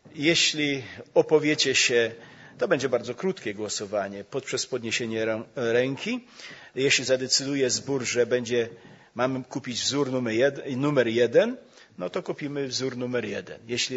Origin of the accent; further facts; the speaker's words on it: Bielsko-Biała, Silesian Voivodeship, Poland; A ponieważ ja pochodzę z Bielska